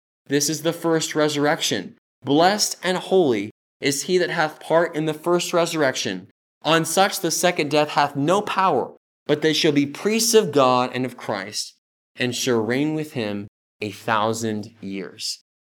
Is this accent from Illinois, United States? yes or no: no; Modesto, California, United States; the funeral was held in my hometown of Modesto, California, where I grew up.